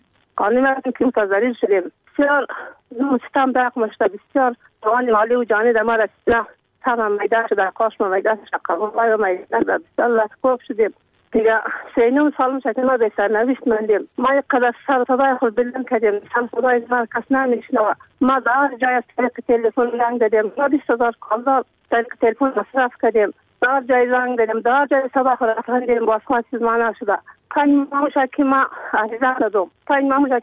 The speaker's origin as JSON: {"language": "Persian", "region": "Uruzgan", "country": "Afghanistan", "said": "ما هم یک زنی افغانم ما هم افغانستانم ما هم افغانم"}